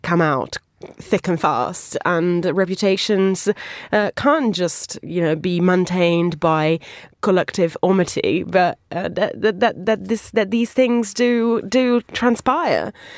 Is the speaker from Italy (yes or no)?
yes; Italy; English is a second language; now in United Kingdom; I grew up in Berlusconi's Italy.